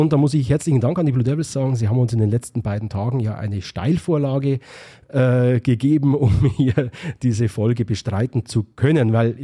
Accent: Bavaria, Germany; accent: Upper Franconian; ich bin in Oberfranken auf die Schulgänge an der Grenze aufgewachsen. Anscheinend kann ich es nicht ganz. Ich habe dort studiert, also ich kann es anscheinend nicht ganz leugnen.

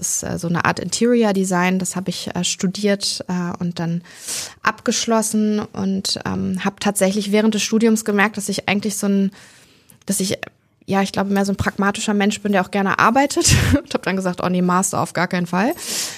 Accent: Hamburg, Germany; also born or lived in Sylt; ich bin auf Sylt geboren, habe aber mit meiner Mami immer in Hamburg gelebt.

